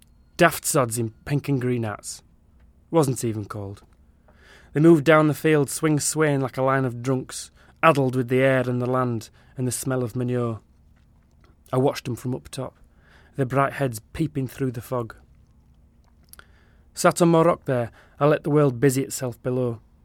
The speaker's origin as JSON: {"language": "English", "region": "Yorkshire and the Humber", "country": "United Kingdom", "said": "I do come from Yorkshire. I come from West Yorkshire, which is a different part of Yorkshire to where the book is set."}